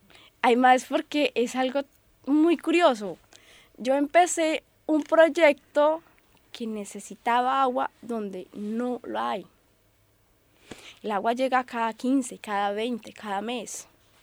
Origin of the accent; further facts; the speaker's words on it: Colombia; Pues yo soy colombiana, vivo en Soacha, Altos de la Florida, y cómo es mi ciudad, mi barrio es muy bonito a pesar de todo, todas las cosas que le hacen falta.